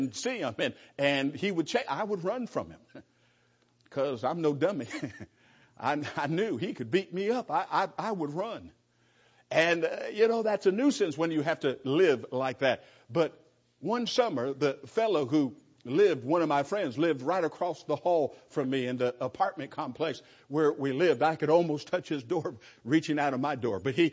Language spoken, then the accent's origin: English; Santa Monica, California, United States; When I was a boy, I grew up in Santa Monica, California, and there was a bully in my neighborhood.